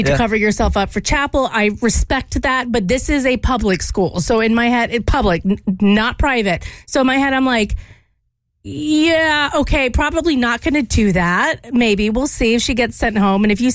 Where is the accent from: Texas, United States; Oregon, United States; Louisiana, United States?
Louisiana, United States; growing up, I did not have that because I grew up in Louisiana